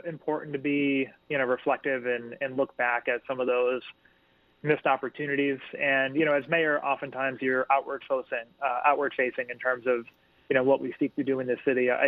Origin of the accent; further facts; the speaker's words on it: Holyoke, Massachusetts, United States; I grew up in Holyoke where we had the same people running for office every year.